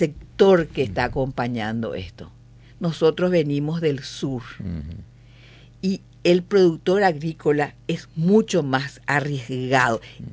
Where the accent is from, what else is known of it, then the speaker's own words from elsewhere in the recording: Asunción, Paraguay; Y yo, que soy abogada, que soy acá de Asunción